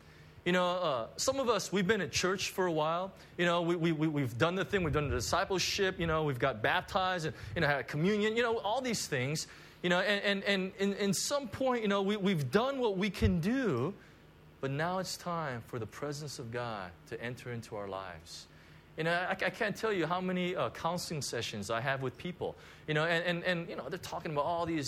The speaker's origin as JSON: {"language": "English", "country": "United States", "said": "I come from the United States, you know, you know, in the States, there's this movement"}